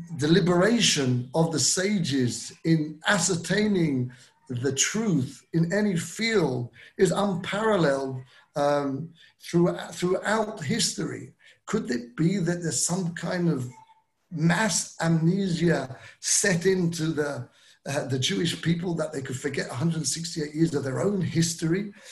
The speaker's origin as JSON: {"language": "English", "town": "Kingsbury", "region": "London", "country": "United Kingdom", "tie": "born or raised there", "said": "I'm English born. I was born in London. I was brought up in a town, Kingsbury."}